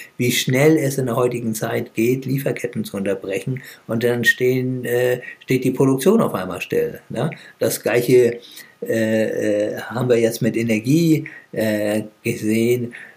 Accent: Hamburg, Germany; born there; Ich bin auch in Hamburg geboren.

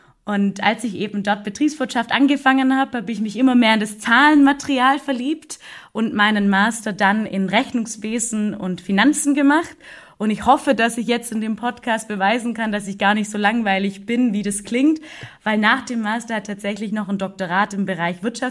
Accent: Baden-Württemberg, Germany; Als Schwäbin wird man ja gerne so begrüßt

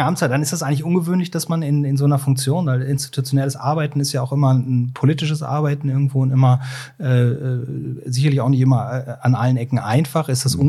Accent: Cologne, North Rhine-Westphalia, Germany; born there; Ich komme ja auch aus dem Rheinland. Ich bin ja gebürtiger Kölner. Das hört man mir nicht so an wie Ihnen, den Rheinländern tatsächlich.

